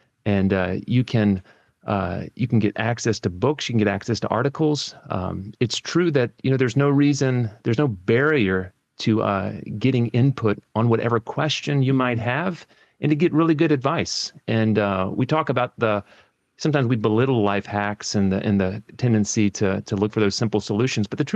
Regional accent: United States; now in Edinburgh, United Kingdom; Well, I'm from the United States, but a lot of my working life has been here in Scotland. I was up in the Highlands working in a free church context, you know, for about 8 years in Kiltarlity.

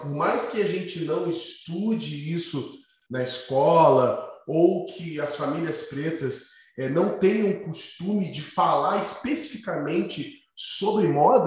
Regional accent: Rio de Janeiro, Brazil; now in São Paulo, Brazil; eu sou do Rio, sendo aqui de São Paulo, né?

